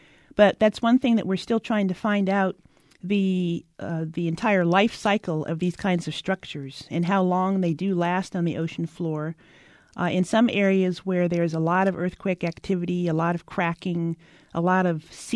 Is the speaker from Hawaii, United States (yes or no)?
yes; Hawaii, United States; I grew up in the Hawaiian Islands, so I was already surrounded by the oceans